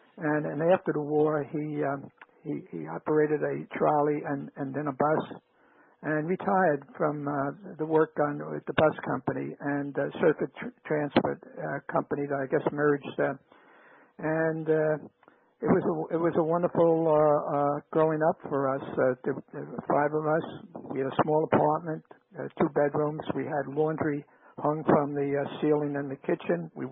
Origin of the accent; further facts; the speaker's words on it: New York City, New York, United States; 161st Street, you might say the lowland, down from Highbridge, near the Melrose train stop, not too far from Yankee Stadium, 161st Street.